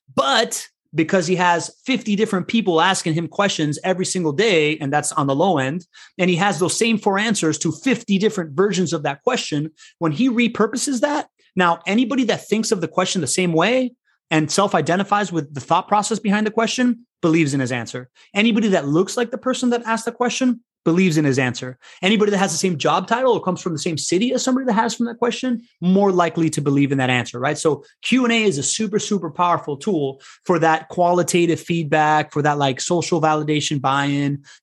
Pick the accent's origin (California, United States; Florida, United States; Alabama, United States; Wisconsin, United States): Florida, United States; Miami; I grew up in Miami. I know the value of a velvet rope.